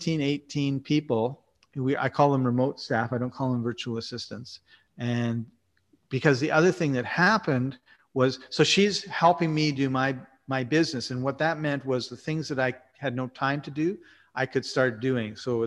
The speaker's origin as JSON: {"language": "English", "town": "Winnipeg", "region": "Manitoba", "country": "Canada", "said": "I'm from Winnipeg, Manitoba, Canada"}